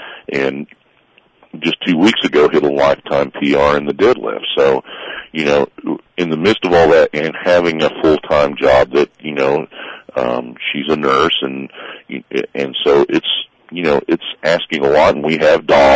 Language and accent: English; Florida, United States; I have fished my entire life. I'm from Florida, saltwater fished.